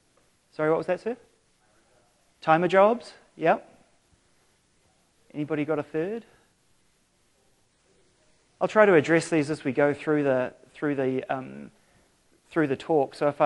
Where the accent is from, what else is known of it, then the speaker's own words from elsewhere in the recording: New Zealand; moved away as an adult; now in Seattle, United States; I moved to the States in 2007, but I'm from New Zealand.